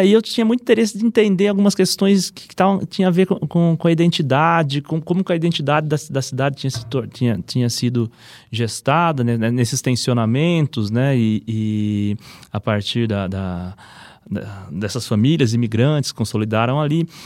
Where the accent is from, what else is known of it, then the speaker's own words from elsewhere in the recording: Lençóis Paulista, São Paulo, Brazil; also born or lived in Bauru; cresci na região de Bauru, né, onde eu morei, né, por mais de 10 anos no total, mas eu cresci em Lençóis Paulista, que era uma pequena cidade no interior de São Paulo.